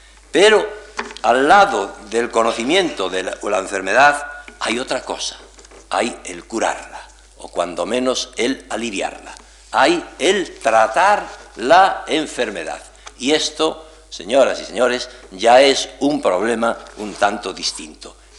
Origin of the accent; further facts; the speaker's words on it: Galicia, Spain; en mi tierra, en Galicia, donde abundan tanto los menciñeiros